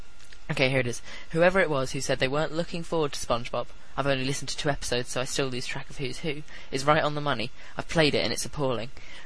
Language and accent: English; East of England, United Kingdom; I'm from Essex, I'm 20, and I'm about to enter my final year of university